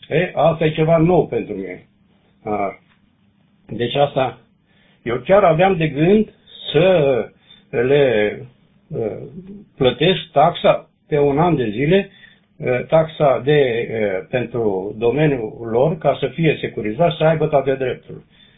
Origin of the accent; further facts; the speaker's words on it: Tecuci, Galați County, Romania; now in Germany; eu sunt din Tecuci, suntem acolo, deci suntem moldoveni